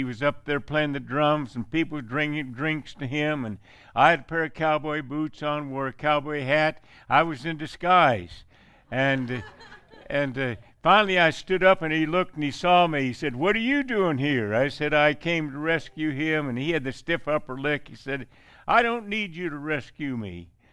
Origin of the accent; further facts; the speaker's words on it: Columbus Junction, Iowa, United States; born there; and he found a shack along the Iowa River, right on the Iowa River, southeastern Iowa. And there I was born in Columbus Junction, February 27th, 1935.